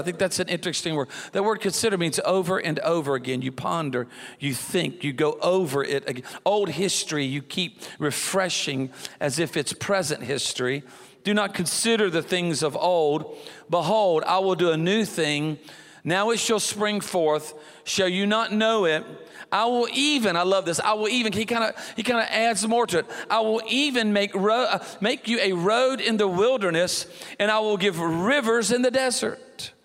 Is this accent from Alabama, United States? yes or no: yes; Alabama, United States; And I'm from Alabama.